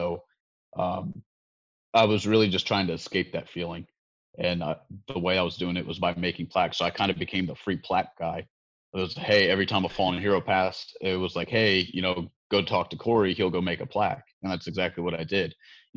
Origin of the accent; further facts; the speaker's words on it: Florida, United States; I had gotten back to Florida, which is my hometown, and I moved in with my dad